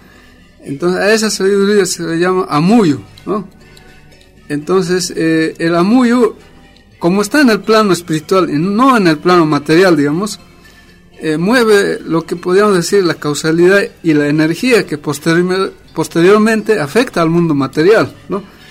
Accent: La Paz, Bolivia; Y yo soy del Ayllu Urahuasi, ¿no? Allá por la cordillera real de los Andes, ¿no?

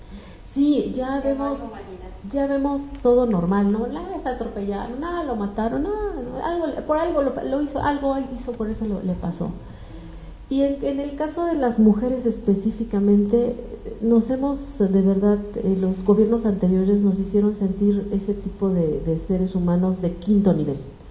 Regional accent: Mexico; no nos asombremos de las alzas en las tasas de violencia en mi país

